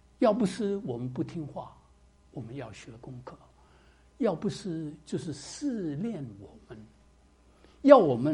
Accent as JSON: {"language": "Chinese", "region": "Shanghai", "country": "China", "said": "我是上海人"}